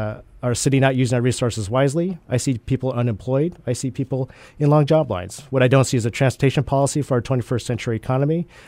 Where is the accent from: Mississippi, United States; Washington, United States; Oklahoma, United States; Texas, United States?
Washington, United States; Pullman; now in Seattle, United States; I grew up in Pullman, Washington. I came here to the UW to study environmental chemistry, global warming, ozone depletion. I'm a second-generation Chinese-American.